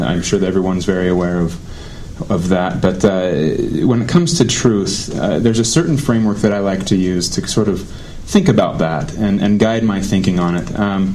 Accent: Utah, United States; I was raised here in Utah, and it was really interesting for me to be raised in an LDS community that had a lot of strong moral roots

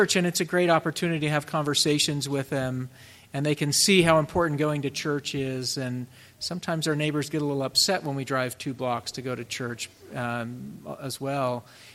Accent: Austin, Texas, United States; I remember growing up in Austin

